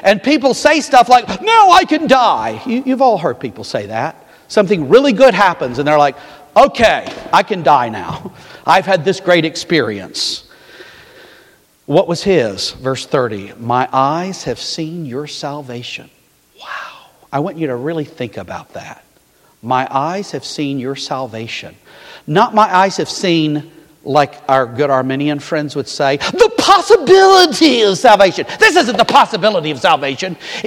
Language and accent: English; Maine, United States; Literally, I'm a Mainer. I'm from Maine.